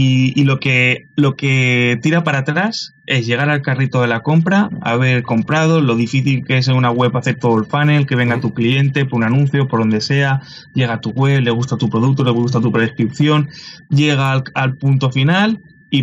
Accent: Valencia, Valencian Community, Spain; somos de aquí de Valencia

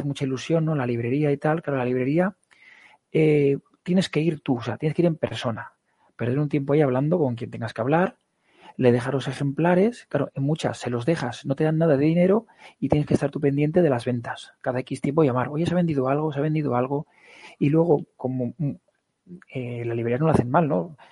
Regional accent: Castellón, Valencian Community, Spain; Yo soy de Castellón, pues la hago en Castellón, me busco una imprenta o algo así, también el dinero que se quede aquí.

